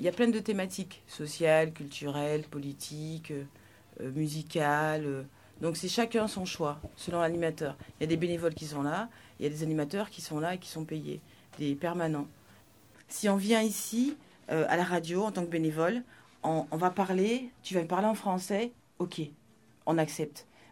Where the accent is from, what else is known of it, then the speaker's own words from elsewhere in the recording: French Guiana; Je suis guyanaise, je ne connais pas grand-chose sur la langue occitane.